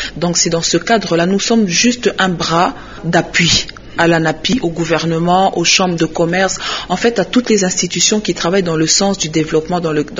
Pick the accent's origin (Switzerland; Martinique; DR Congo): DR Congo; Et nous, en tant que Congolais, nous avons estimé qu'il était important que nous puissions apporter aussi notre pierre dans l'édifice national.